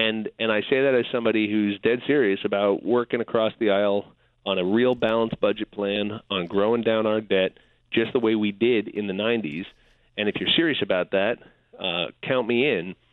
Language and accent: English; New York, United States; You know, as a New Yorker, I have to point out that it bothers me